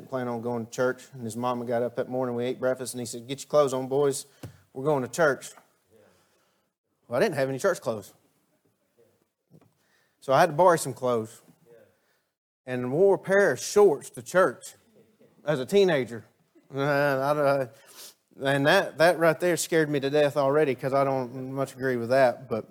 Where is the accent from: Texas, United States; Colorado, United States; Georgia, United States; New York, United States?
Georgia, United States; Dahlonega; From where I grew up in Cane Creek in Dahlonega. If anybody knows that area or lives in that area, you know my parents. You know they're good, hardworking Christians.